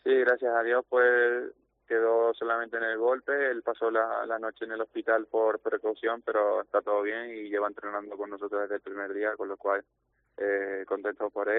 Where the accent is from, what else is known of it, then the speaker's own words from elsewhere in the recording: Spain; como español